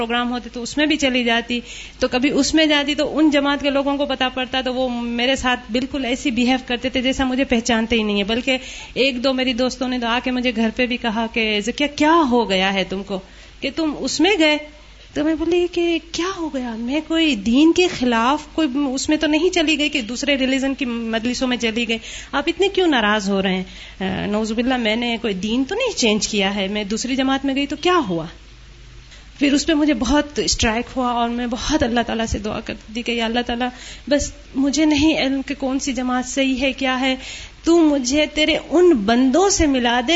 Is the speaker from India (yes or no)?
yes; India; now in New York, United States; میں new York سے آئی ہوں۔ بیسیکلی میں انڈیا کی ہوں اور 15 سال سے نیو یارک میں رہ رہی ہوں۔